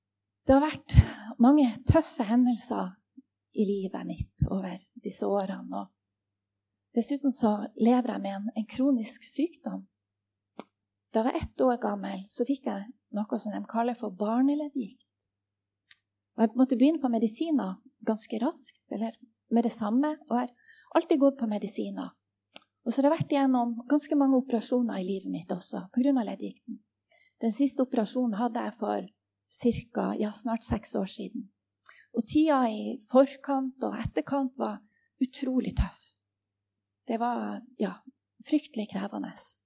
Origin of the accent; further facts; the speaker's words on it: Tromsø, Troms, Norway; er 44 år, og så, som dere hører, så er jeg ikke herifra. Jeg kommer litt lenger nordifra, sånn som Astrid også røpte til å begynne med. Jeg kommer ifra Tromsø.